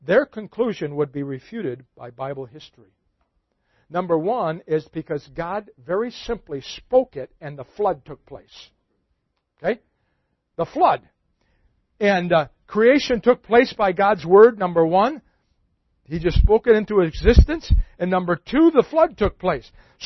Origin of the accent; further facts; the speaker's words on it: Detroit, Michigan, United States; I grew up in Detroit where there's a church on every street corner.